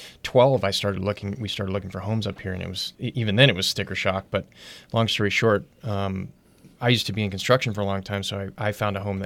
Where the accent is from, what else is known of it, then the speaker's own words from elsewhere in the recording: Santa Monica, California, United States; now in Santa Barbara, United States; which is where I'm from, originally.